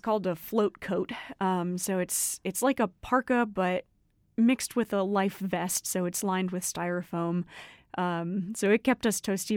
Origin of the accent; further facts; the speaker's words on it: Williamsburg, Virginia, United States; also born or lived in Chapel Hill, United States; I'm from Williamsburg, Virginia, and am now at Penn State by way of the University of North Carolina in Chapel Hill.